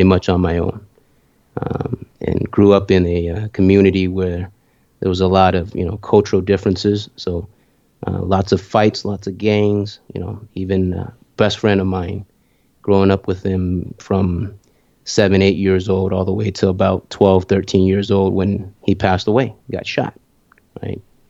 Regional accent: Vietnam; Growing up in Vietnam, every day, 3 years old, all the way to 5 years old, I saved every bit of it.

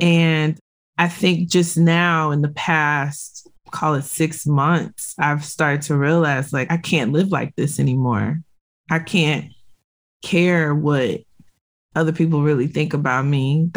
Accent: Victoria, Texas, United States; we moved from one house to another house across my little town. I grew up in Victoria, Texas.

